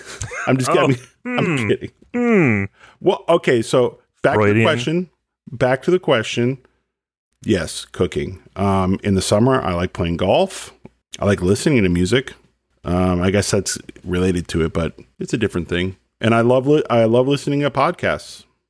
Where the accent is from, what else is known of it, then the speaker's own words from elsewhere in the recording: Dallas, Texas, United States; also born or lived in Plano; I was lucky enough when I was a kid growing up in Dallas or Plano